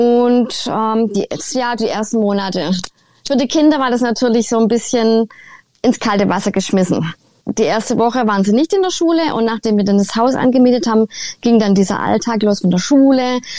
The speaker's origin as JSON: {"language": "German", "country": "Germany", "moved": "yes", "lives_now": "Saskatchewan, Canada"}